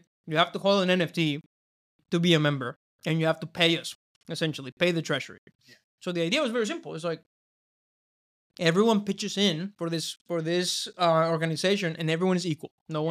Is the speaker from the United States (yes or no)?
yes; Austin, Texas, United States; also born or lived in San Antonio / California; finished high school in Austin. So I don't want to say I'm a transplant from California because I was first in Texas and then went to California